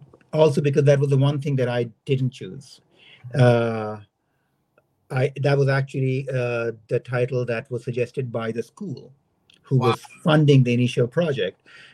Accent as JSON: {"language": "English", "region": "Delhi", "country": "India", "said": "because I was from Delhi and I'd gone to study in art university"}